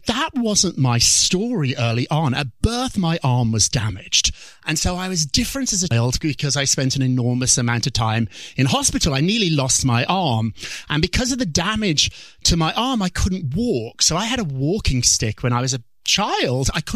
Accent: Birmingham, West Midlands, United Kingdom; Birmingham, England, which I like to say is Chicago, but it's more like Detroit.

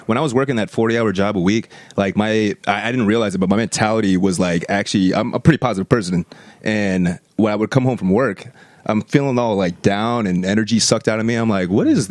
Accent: Ashtabula, Ohio, United States; moved away as an adult; I'm from Ashtabula, Ohio.

